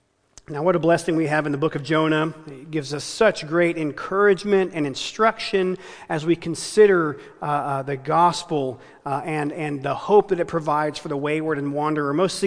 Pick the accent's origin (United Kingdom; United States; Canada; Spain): United States; Texas; moved away as an adult; now in New Bedford, United States; I'm a pastor here on staff at Grace Harbor Church in New Bedford. I'm originally from Texas, but been here 3 years. This is home.